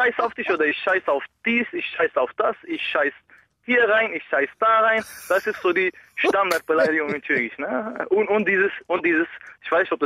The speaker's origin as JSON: {"language": "German", "country": "Germany", "tie": "born or raised there", "said": "Ich bin ja hier geboren und hier aufgewachsen, obwohl ich immer noch nicht als Deutscher anerkannt werde. Bin ich politisch gesehen ein Deutscher."}